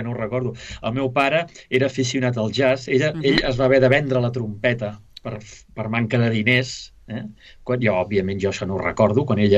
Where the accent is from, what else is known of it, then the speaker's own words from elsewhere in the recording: Sabadell, Catalonia, Spain; jo sóc tallaret, de la Creu Alta, de la vida. Jo he viscut al carrer Major, número 110, on encara hi viu la meva mare.